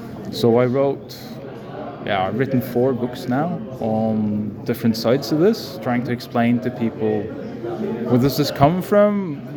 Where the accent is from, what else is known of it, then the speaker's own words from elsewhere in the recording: Norway; I am from Norway.